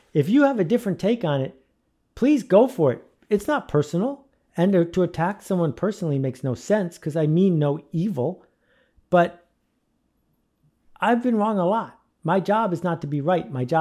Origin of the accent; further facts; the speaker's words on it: New York, United States; I grew up near Love Canal, which was the original OG toxic waste dump near Buffalo, New York. And Three Mile Island happened when I was 13 years old.